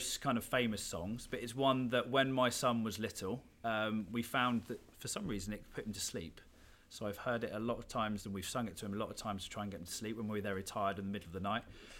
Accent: Bournemouth, South West England, United Kingdom; I grew up in Bournemouth, which is on the south coast. I was there for quite a few years, then moved around a little bit, but yeah, all of the schools I went to was in Bournemouth. And yeah, my parents still live there.

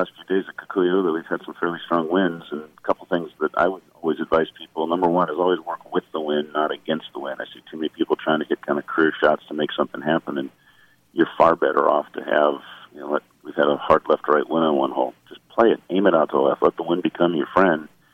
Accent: Washington, United States; I grew up in Washington State.

